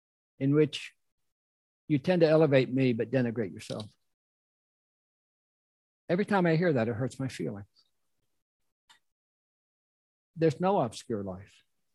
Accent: Elmer, New Jersey, United States; born there; I was born in Elmer, New Jersey. Not the end of the world, but you can see it from there.

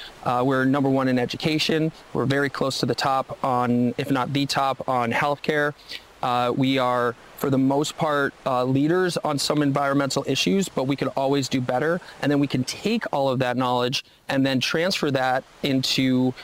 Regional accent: Belchertown, Massachusetts, United States; I come from Belchertown. That's where I was raised.

